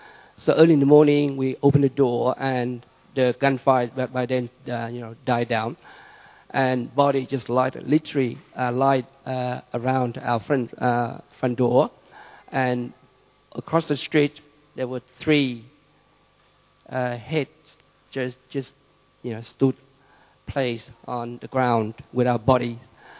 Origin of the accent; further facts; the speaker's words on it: Vietnam; moved away as an adult; Growing up in Vietnam as a little boy, we, as my generation of people, were so used to with wars that we didn't think about it.